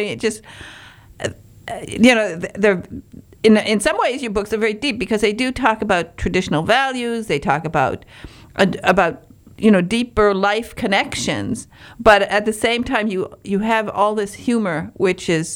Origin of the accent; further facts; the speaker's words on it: Baraga, Michigan, United States; born there; They're in Pelkey. I was born in Baraga.